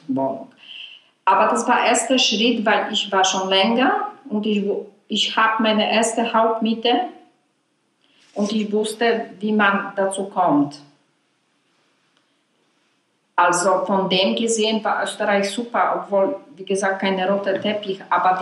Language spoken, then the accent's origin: German; Poland; German is a second language; ich bin eine Polin